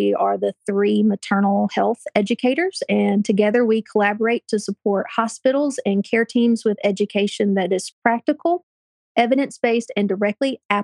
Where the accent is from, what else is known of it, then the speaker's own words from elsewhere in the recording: Mississippi, United States; now in Chattanooga, United States; Well, I am a transplant from Mississippi. I moved to Chattanooga 21 years ago.